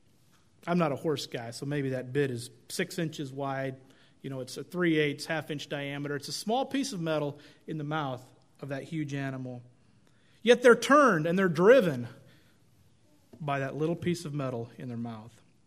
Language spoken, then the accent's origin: English; Oregon, United States; Now, I grew up in Oregon, and we would typically have forest fires during the summer